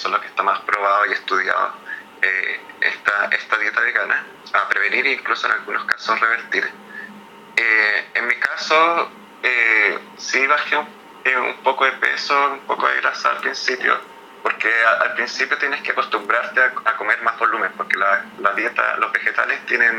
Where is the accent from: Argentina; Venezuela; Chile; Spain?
Chile; yo siempre jugué fútbol como buen chileno, estando acá